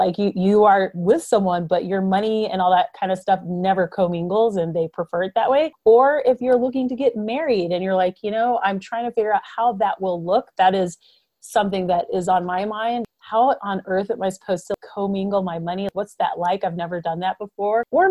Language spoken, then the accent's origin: English; Denver, Colorado, United States; The event will be held in Denver, Colorado, my hometown, in October.